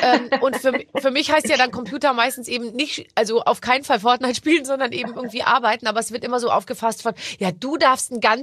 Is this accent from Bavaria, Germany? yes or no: yes; Bavaria, Germany; ich bin ja aus Bayern